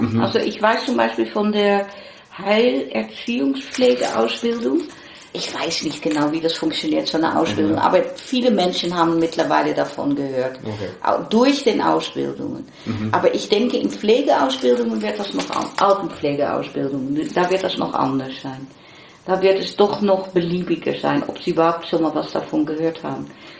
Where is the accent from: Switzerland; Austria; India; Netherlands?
Netherlands; German is a second language; ich komme ja aus Holland